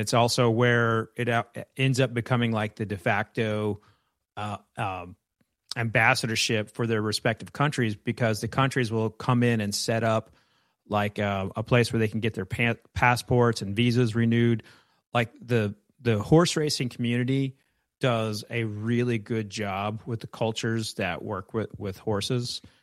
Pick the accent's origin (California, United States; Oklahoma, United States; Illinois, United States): Oklahoma, United States; Actually, I grew up in Oklahoma, but I did grow up with horses.